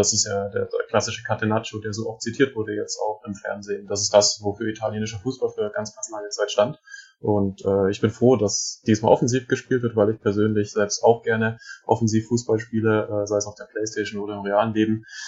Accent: Schwäbisch Hall, Baden-Württemberg, Germany; born there; Ich bin 25 Jahre alt, bin gebürtig aus Schwäbisch Hall in Baden-Württemberg.

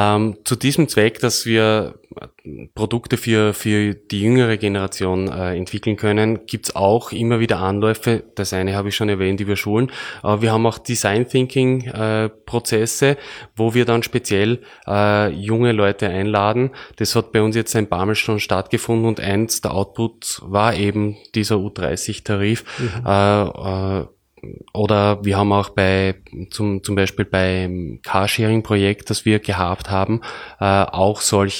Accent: Burgenland, Austria; worauf wir als Burgenländer

